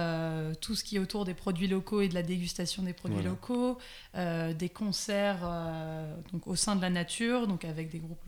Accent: Nantes, Pays de la Loire, France; Enfin, moi, je suis originaire de Nantes à la base.

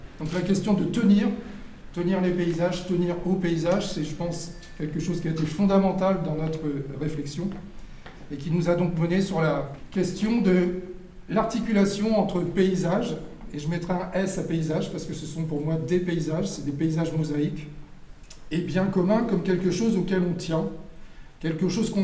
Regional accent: Normandy, France; moi je suis normand

